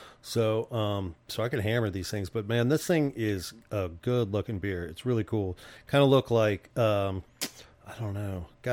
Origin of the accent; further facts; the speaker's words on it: Atlanta, Georgia, United States; Well, I'm from Atlanta, so it doesn't bother me that much.